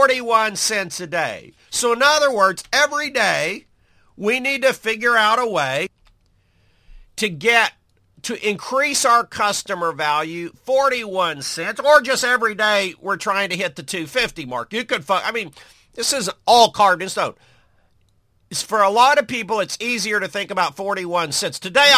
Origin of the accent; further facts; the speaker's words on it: Oklahoma, United States; Now, if this sounds highfalutin to you, and I'm from Oklahoma, excuse me